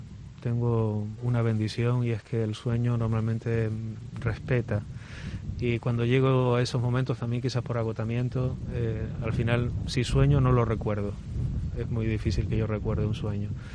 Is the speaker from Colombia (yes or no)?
no; Santa Cruz de la Palma, Canary Islands, Spain; Yo soy de Santa Cruz de la Palma, sí.